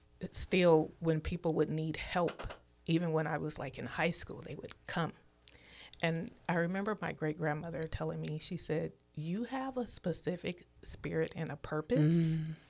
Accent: Portland, Oregon, United States; I grew up in Northeast Portland, born and raised in Northeast Portland.

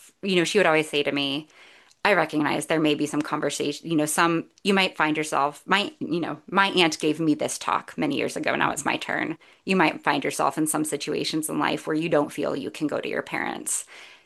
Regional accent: Vermont, United States; also born or lived in Chicago, United States; I like to say I was born in Chicago, but I grew up in Vermont.

